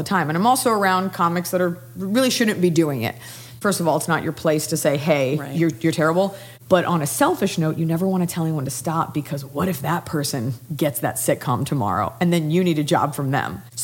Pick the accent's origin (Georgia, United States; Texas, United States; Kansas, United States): Texas, United States; Dallas; now in Los Angeles, United States; And so I'm from Dallas, Texas. My dad still lives there with my stepmom. My mom lives in Florida, as everyone does. And I live in LA, as everyone does.